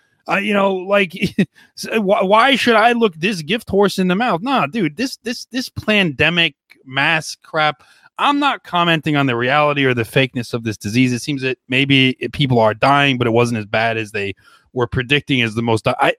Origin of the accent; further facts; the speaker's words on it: United States; As an American, I find that kind of laughable, to be honest.